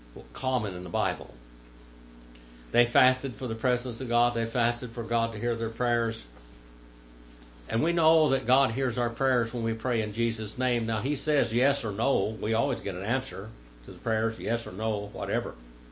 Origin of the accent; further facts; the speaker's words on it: United States; I said, I'm American Indian.